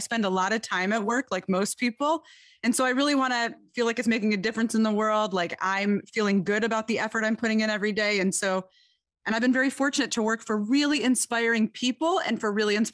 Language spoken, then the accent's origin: English; Detroit, Michigan, United States; So I am from Detroit, Michigan, and I have always been inspired.